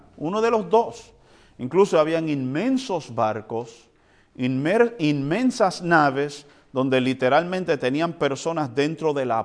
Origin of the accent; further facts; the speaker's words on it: Puerto Rico; also born or lived in United States; Yo soy puertorriqueño, nacido aquí en los Estados Unidos. Y el español que yo hablo no es un español que hablan los españoles de allá de España que viven en Madrid